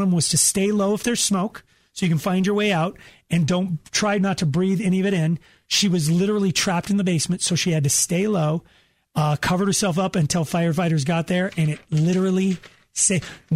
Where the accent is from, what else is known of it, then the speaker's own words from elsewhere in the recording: Texas, United States; There we were. We were both from Texas, and we played lacrosse against each other in high school.